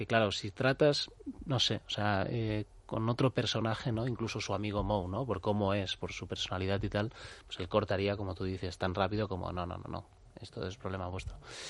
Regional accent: Catalonia, Spain

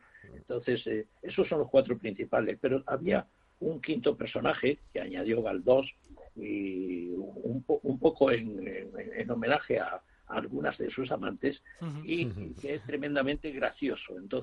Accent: Las Palmas de Gran Canaria, Canary Islands, Spain; also born or lived in Extremadura; no soy exactamente canario, es decir, soy extremeño de nacimiento, pero desde los 4 años hasta los 18 viví en Las Palmas de Gran Canaria, y mis juegos fueron al lado de la casa de Galdós, justamente porque vivía en el barrio de Vegueta.

